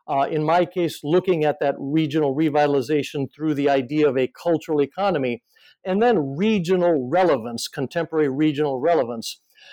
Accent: Aomori, Japan

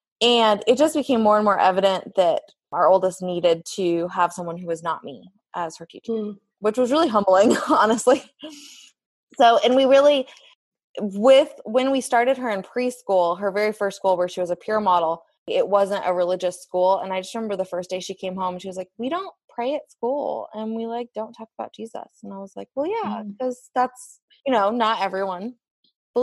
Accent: Kansas City, Missouri, United States; we born and raised in Kansas City, and we actually live like within walking distance of where we had our first date

